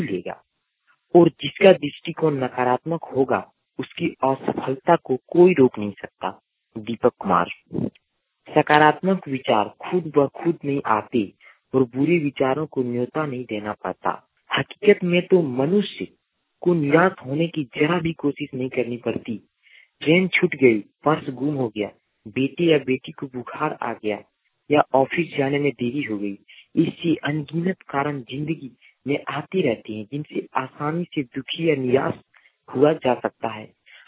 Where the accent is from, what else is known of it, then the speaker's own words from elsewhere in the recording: Jasidih, Jharkhand, India; ग्राम पंदनवीरा, थाना जसीडीह, जिला देवघर का निवासी हूँ